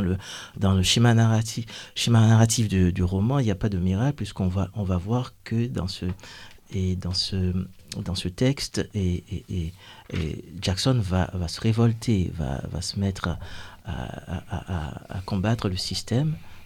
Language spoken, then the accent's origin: French; Haiti; born there; moved away; sachant que j'ai quitté Haïti en 2011. Et après le tremblement de terre, donc je suis jamais retourné malheureusement.